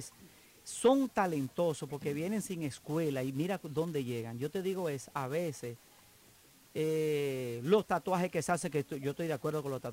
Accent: Los Alcarrizos, Santo Domingo, Dominican Republic; Pues yo me crié en Los Alcarrizos, más de 30 años

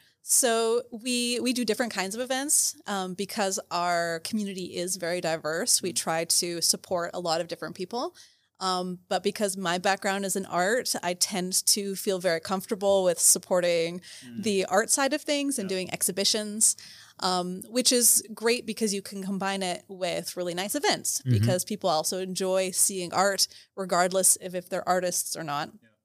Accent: Canada; now in Berlin, Germany; I'm technically from Canada, but I've been in Germany for a long time and I call Berlin home.

